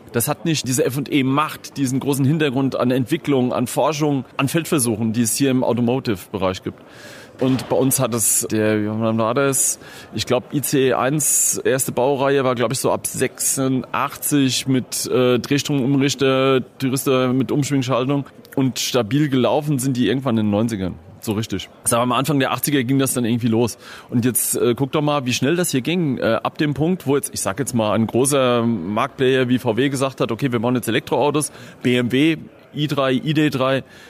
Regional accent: Holzhausen an der Haide, Rhineland-Palatinate, Germany; born there; Witzigerweise bin ich in dem Dorf geboren worden, wo der Erfinder des Viertaktmotors herkommt, Nikolaus August Otto.

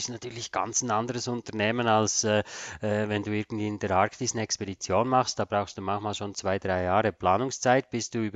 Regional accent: Switzerland; als Schweizer ist man da halt ein bisschen bodenständiger vielleicht.

